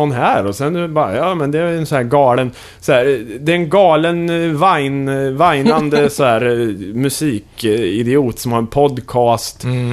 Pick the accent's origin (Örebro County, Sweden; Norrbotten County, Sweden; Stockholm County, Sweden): Örebro County, Sweden; Kumla; eftersom jag är från Kumla